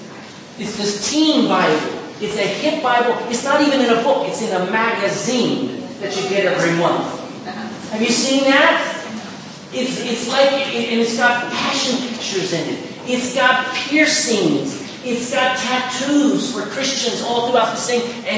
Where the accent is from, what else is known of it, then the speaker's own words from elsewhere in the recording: Texas, United States; I'm a Texan. Who talks like this in Texas?